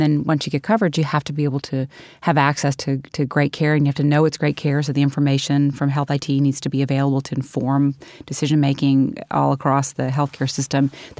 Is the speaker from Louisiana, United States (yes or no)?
yes; New Orleans, Louisiana, United States; And so there are communities in our country where, like my hometown of New Orleans, where depending on the zip code in which you live, your life expectancy varies by 25 years.